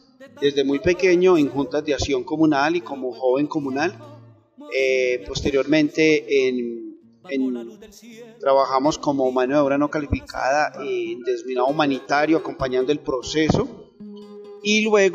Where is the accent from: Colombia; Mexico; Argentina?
Colombia; Briseño, Antioquia; una canción muy, muy especial que nos trae muchos recuerdos a los Briseñitas, de donde soy oriundo